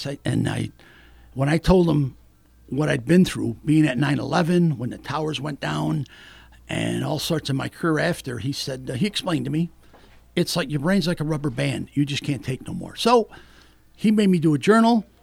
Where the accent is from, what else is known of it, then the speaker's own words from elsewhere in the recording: Utica, New York, United States; Well, like you said, I grew up in East Utica, but the interesting factor, which I know had a lot to do with becoming a good undercover agent, was growing up in East Utica, you know, around